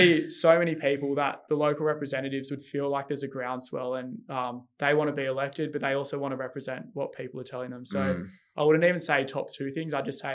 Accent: Australia; you can't really do too much as a Australian or a young Australian.

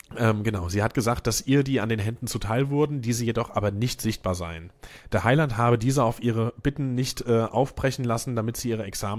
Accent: Hesse, Germany; now in Mainz, Germany; Zugezogener Mainzer. Bin ja auch Hesse.

